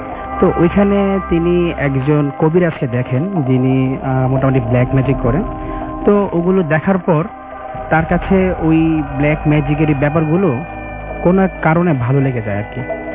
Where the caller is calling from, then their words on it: Dhaka, Dhaka Division, Bangladesh; আমি ঢাকার খিলগাঁও থেকে এসেছি।